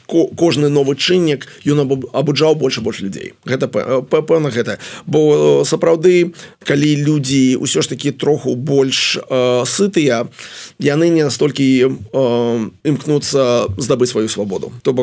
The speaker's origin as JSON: {"language": "Belarusian", "town": "Vitebsk", "region": "Vitebsk Region", "country": "Belarus", "said": "я сам з Віцебску"}